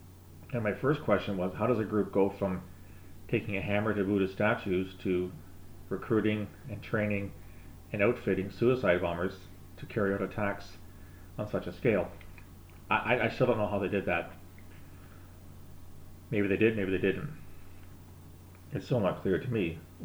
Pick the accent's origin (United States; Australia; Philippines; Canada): Canada; Speaking as a Canadian